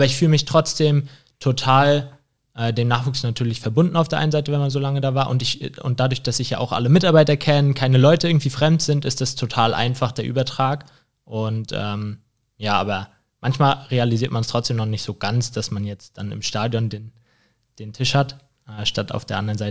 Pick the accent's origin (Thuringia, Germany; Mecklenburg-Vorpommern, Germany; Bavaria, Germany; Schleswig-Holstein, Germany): Mecklenburg-Vorpommern, Germany; Rostock; Ja, gebürtig in Rostock, immer in Rostock gewesen, nirgendwo anders. Also Heimscheißer, könnte man sagen.